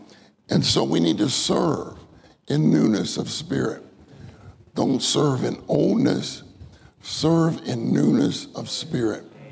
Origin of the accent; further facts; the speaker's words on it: Pennsylvania, United States; I am not a Texan. I grew up in Pennsylvania.